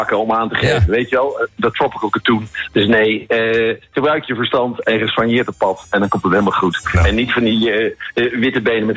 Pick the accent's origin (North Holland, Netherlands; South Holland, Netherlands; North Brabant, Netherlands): North Brabant, Netherlands; 's-Hertogenbosch; Nou ja, ik ben gewoon uit Den Bosch gekomen.